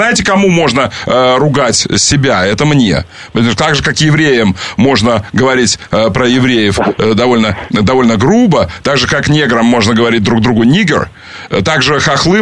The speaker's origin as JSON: {"language": "Russian", "town": "Kerch", "region": "Crimea", "country": "Ukraine", "tie": "born there", "said": "сам я родился в Керчи, который есть русский город, конечно, в русском Крыму, и сроду такой был. Но в момент моего рождения он почему-то считался тоже украинским, как это ни странно звучит."}